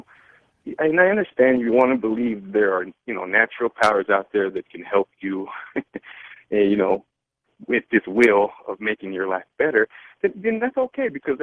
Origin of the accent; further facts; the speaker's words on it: Los Angeles, California, United States; now in Colorado, United States; I grew up in Los Angeles, and I live in Colorado now. I went away from it, and I'm doing a lot better in my life. I grew up very corrupted.